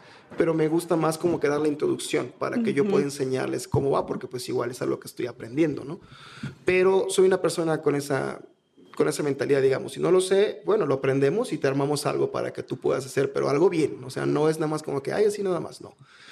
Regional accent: Mérida, Yucatán, Mexico; Yo soy originario de Mérida, Yucatán, exactamente.

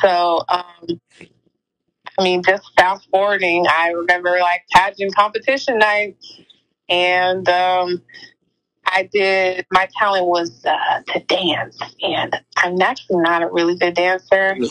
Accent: California, United States; Yes, and I'm from California.

